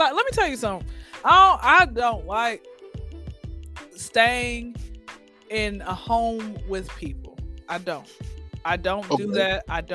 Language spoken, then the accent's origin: English; Atlanta, Georgia, United States; born and raised in Atlanta.